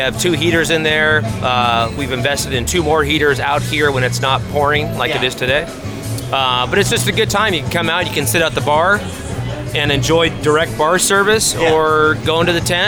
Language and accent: English; Portland, Oregon, United States; I was born and raised in Portland, and don't hold that against me.